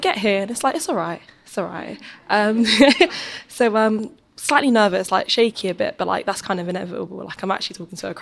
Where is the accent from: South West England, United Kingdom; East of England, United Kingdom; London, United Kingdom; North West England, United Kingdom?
London, United Kingdom; South Norwood; also born or lived in Chatham; I lived, like, dotted around South London. So, you know, I was born in Chatham, you know, the southwest, moved to South Norwood, so, like, just behind Crystal Palace Stadium. And now I live in Vauxhall, but, like, you know, the poor side